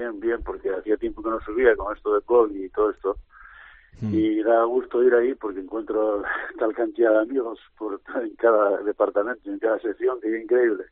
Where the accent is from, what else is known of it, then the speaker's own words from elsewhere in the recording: Gijón, Asturias, Spain; cuento pues cosas de mi vida y de mi infancia en el Cerillero, en mi barrio.